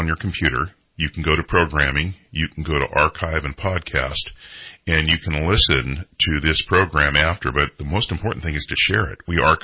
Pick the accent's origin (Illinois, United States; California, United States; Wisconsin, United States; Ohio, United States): California, United States; Menlo Park; I grew up in Menlo Park, California, and I grew up, it was fairly urban. It was still country, but fairly urban.